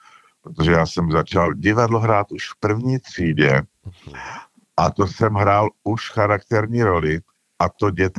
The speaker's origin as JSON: {"language": "Czech", "town": "Třebíč", "region": "Vysočina Region", "country": "Czechia", "said": "Já jsem říkal, no já jsem z Třebíče."}